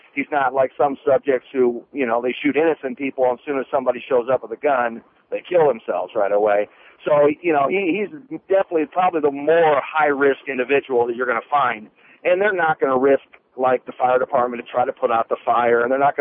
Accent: Missouri, United States; Now, like I said, I don't know their tactics. I'm from Missouri.

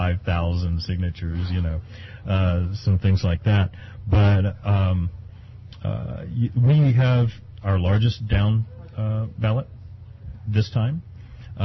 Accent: Charleston, West Virginia, United States; I am a 10th generation West Virginian, actually, or actually of this area, which, you know, predates West Virginia. I grew up in Charleston.

